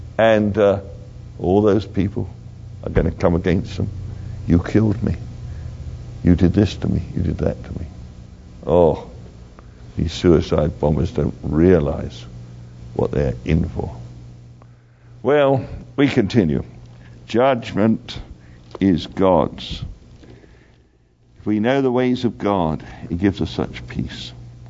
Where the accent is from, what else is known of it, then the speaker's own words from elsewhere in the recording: London, United Kingdom; You know, being a Londoner and seeing London, you know, attacked by the terrorists